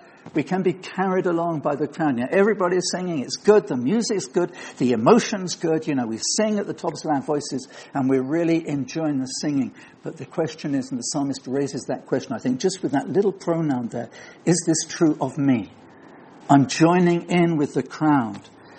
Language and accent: English; United Kingdom; You know, we're British, we tend to moan about the weather.